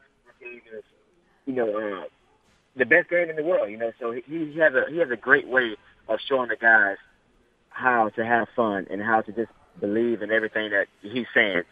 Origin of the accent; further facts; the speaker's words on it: Florida, United States; You know, we're both from Florida.